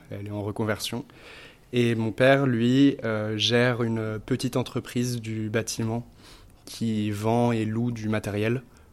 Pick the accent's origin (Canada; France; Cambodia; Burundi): France; Vallet, Pays de la Loire; J'ai grandi à Valette, c'est une petite commune au sud de Nantes, perdue dans le vignoble, c'est la capitale du Muscadet.